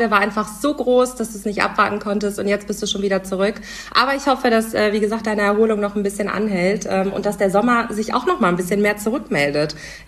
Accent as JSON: {"language": "German", "town": "Husum", "region": "Schleswig-Holstein", "country": "Germany", "said": "Ursprünglich komme ich nämlich aus Husum."}